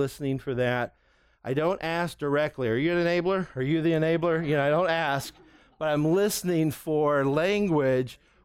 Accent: the South, United States; this sounds so Southern because we're from the South, you know.

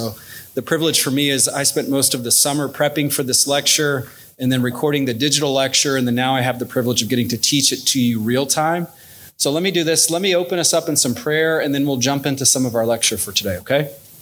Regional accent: Georgia, United States; So I am not a Californian by birth, though. I'm a Georgia native. Any Georgians in here?

